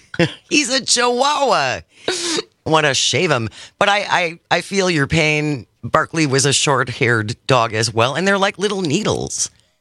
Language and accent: English; Wisconsin, United States; Except again, because I'm from Wisconsin, when people came over on Christmas Day